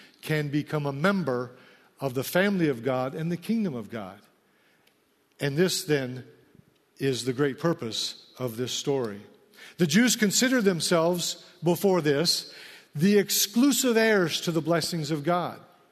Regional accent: Iowa, United States; now in Riverside, United States; I'm a transplant, okay? I'm originally from Iowa and parts in the Midwest.

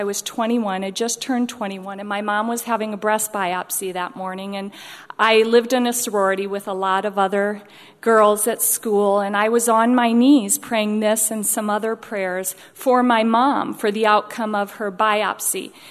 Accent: Iowa, United States; Growing up in Iowa, lived, born and raised in the same house until I moved away from college.

